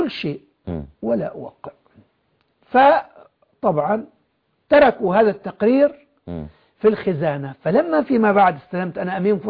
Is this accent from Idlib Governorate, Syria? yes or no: yes; Idlib Governorate, Syria; فهو يدعي أنه يحمي الريف وأنا من الريف